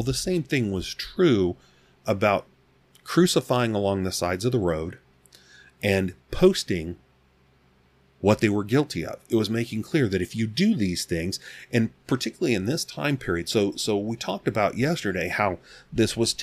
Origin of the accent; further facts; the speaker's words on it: Arizona, United States; I grew up out here in Arizona.